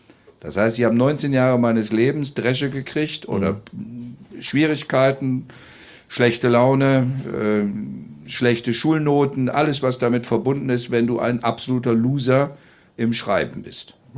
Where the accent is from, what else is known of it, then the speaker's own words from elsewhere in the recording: Thuringia, Germany; als Thüringer